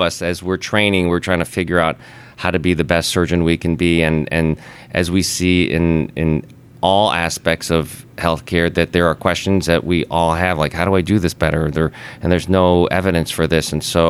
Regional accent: Chicago, Illinois, United States; I'm from Chicago, born and raised there. And as you can see, I didn't want to leave Chicago

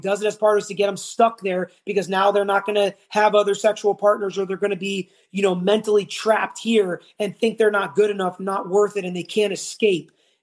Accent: Jamaica; As a Jamaican … is my R&B singer.

